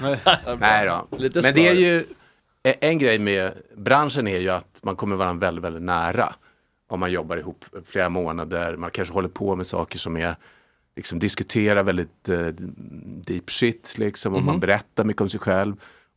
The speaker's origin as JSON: {"language": "Swedish", "town": "Lidingö", "region": "Stockholm County", "country": "Sweden", "tie": "born or raised there", "said": "Jag är uppvuxen på Lidingö."}